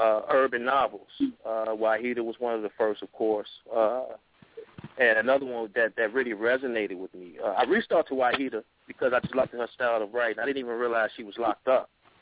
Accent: Chicago, Illinois, United States; I'm from Chicago, and I was, you know, hitting the highway like many of my peers that was in the game at the time.

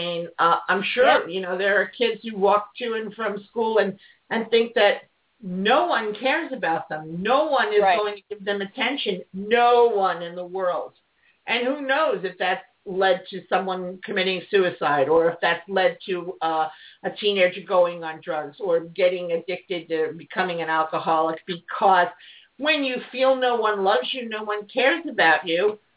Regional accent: New York City, New York, United States; And I'm like, I'm from New York City. Don't like talk to me.

